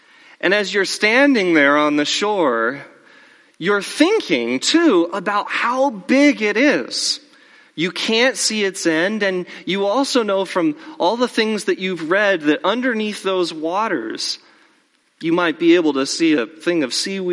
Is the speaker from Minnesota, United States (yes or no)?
no; Arizona, United States; Growing up in Arizona, I never made it to the beach until I was, I think, in high school was the first time I saw the ocean.